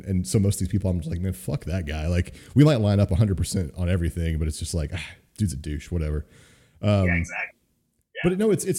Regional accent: Texas, United States; I'm a, you know, born and raised in Texas, very red family, you know, so always been kind of like that conservative neocon

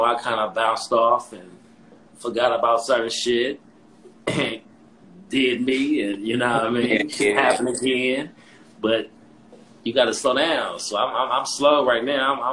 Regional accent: Compton, California, United States; But no, I ain't going to give up. Me, I come from Compton.

